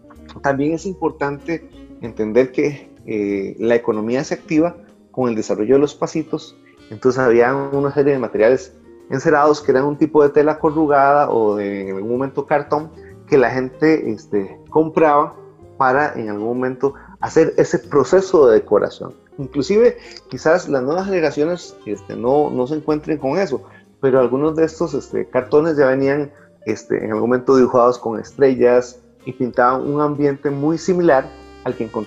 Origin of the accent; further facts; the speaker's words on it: Costa Rica; recordemos que como costarricenses y como habitantes de Costa Rica